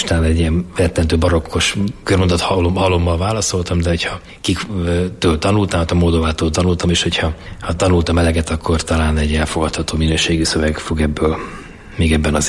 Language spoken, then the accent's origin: Hungarian; Budapest, Hungary; A Fradi másképpen, itt nőttem föl, jártam középiskolában.